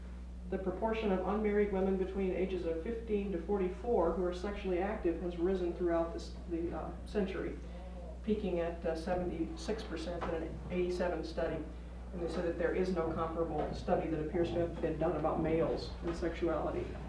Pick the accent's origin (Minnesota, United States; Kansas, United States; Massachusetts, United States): Minnesota, United States; At Lutheran Northwestern, which is in my hometown, the largest of the Lutheran seminaries, there is a course, but it's an elective.